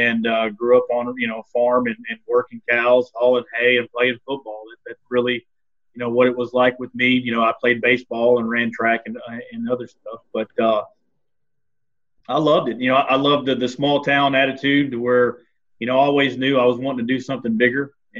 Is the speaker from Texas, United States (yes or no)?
yes; Groesbeck, Texas, United States; there was actually a documentary about where I grew up, and it's in Groesbeck, Texas, where we had 3,500 people, but a $10 million football field.